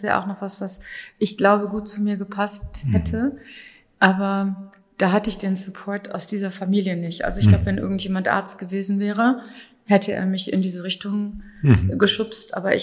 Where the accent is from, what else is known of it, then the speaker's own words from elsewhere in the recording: North Rhine-Westphalia, Germany; habe dann in meiner Heimatstadt, kleiner Ort in Ostwestfalen-Lippe, gelebt